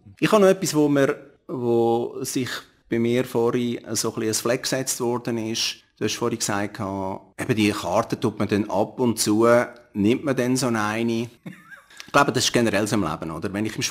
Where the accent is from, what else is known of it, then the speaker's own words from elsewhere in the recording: Baar, Zug, Switzerland; In Bar aufgewachsen